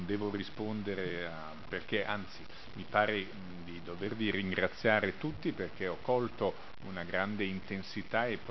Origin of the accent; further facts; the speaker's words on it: Milan, Lombardy, Italy; pur essendo milanese da sempre